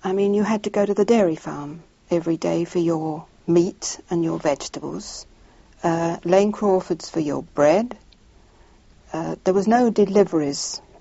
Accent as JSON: {"language": "English", "town": "Gillingham", "region": "South East England", "country": "United Kingdom", "tie": "born or raised there", "said": "I was born in Luton, Chatham, and brought up in Gillingham afterwards. And from there, at the age of 5, I went to Hong Kong with my father in 1920-odd. Stayed for 3 years, came back again to the same house"}